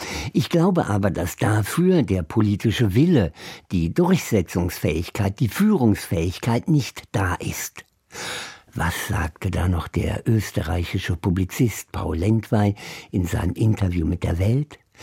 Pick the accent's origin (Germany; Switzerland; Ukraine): Ukraine; stellte ich fest, dass das Thema Krieg in meinem Heimatland mancherorts spurlos verschwunden ist.